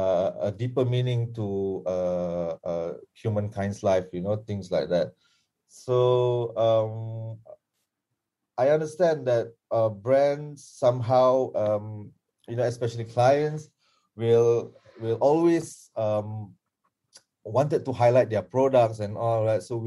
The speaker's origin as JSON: {"language": "English", "country": "Malaysia", "said": "So it could be Raya is one of the example of how we as Malaysian really brace to it."}